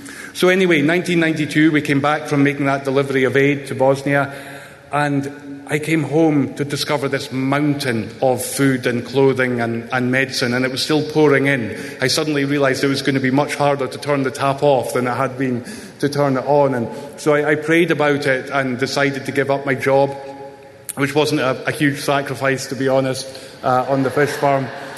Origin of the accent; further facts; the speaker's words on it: Scotland, United Kingdom; So as you probably guessed by now, I'm from Scotland, from a village in the north of Scotland.